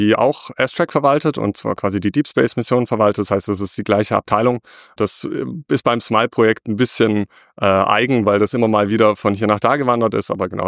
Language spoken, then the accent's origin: German; Stuttgart, Baden-Württemberg, Germany; Ich komme aus Stuttgart.